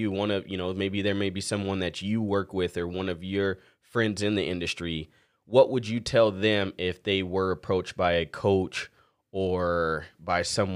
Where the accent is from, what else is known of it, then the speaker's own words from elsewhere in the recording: California, United States; now in North Dakota, United States; I'm a guy that shows up to the racetrack, wear my hat backwards, and I live in North Dakota, and I'm from California.